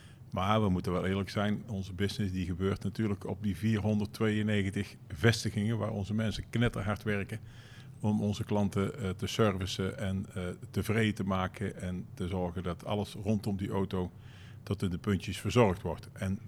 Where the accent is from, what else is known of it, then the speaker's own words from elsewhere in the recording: Tilburg, North Brabant, Netherlands; Ik ben geboren in Tilburg. Mooie volksbuurt, zoals Tilburg veel kent. Daar ook gewoon naar de middelbare school, lagere school, middelbare school gegaan. En daarna ietsjes uitgevlogen naar het centrum van Tilburg.